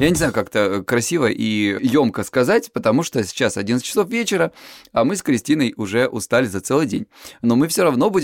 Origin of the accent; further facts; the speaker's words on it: Lisbon, Portugal; мне 39 лет, я психолог, я мужик, я лысый и я из Лиссабона.